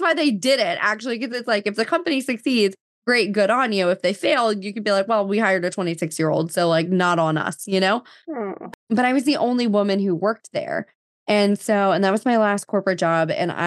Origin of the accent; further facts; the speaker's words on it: New Jersey, United States; And so I always knew that I was supposed to live in the deep South in the United States, even though I grew up in New Jersey.